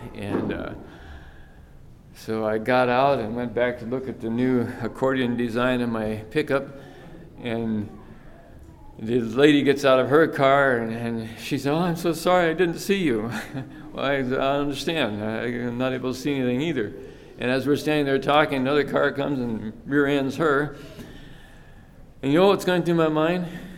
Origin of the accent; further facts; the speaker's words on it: Minnesota, United States; I mean, I am from Minnesota. Snow is no big deal to me.